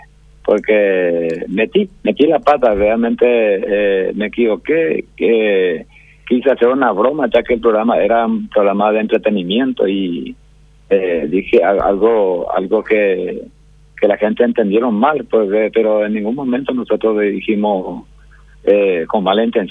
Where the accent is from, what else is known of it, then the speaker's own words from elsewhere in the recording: Paraguay; como paraguayo que somos, la cultura paraguaya es esa, y yo hablé, nosotros venimos del interior, estamos en tierra hasta ahora.